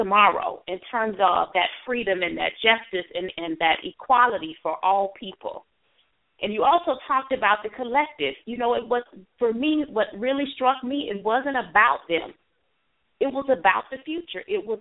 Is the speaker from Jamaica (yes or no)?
no; Alabama, United States; much like you, Eric, I'm from Alabama too. That's home.